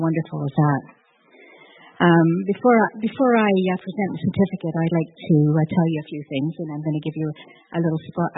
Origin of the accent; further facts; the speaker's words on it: Bradford, Yorkshire and the Humber, United Kingdom; I didn't know how to put Bradford in there, so I'm from Bradford.